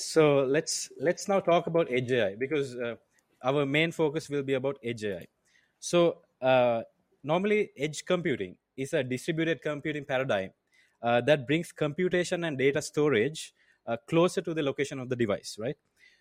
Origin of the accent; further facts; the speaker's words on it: Sri Lanka; also born or lived in China; I'm originally from Sri Lanka in Asia. So I was born here. I went to high school here. And then I moved to China to do my bachelor's.